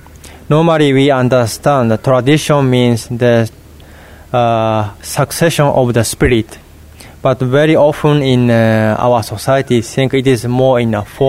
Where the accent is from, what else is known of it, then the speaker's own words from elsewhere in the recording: Kyoto, Japan; English is a second language; particularly my hometown in Kyoto. Kyoto is a cultural city, so those traditional cultures are still conducted in present days.